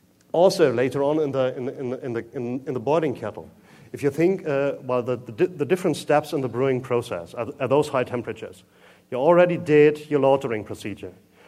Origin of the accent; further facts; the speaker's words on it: Germany; I'm from Germany, and normally in Germany we have the tendency for over-engineering.